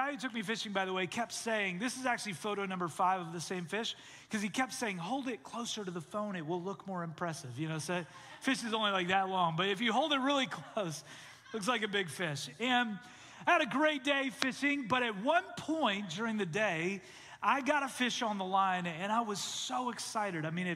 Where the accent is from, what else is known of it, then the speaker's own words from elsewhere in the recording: Canada; many of you know I grew up in Canada, and I grew up around a lot of water, and I loved fishing when I was a kid.